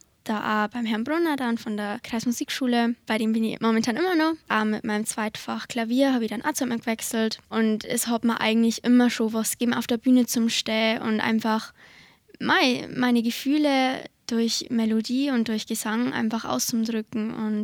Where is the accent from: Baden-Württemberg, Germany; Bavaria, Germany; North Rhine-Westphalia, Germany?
Bavaria, Germany; ich komme aus dem Landkreis Passau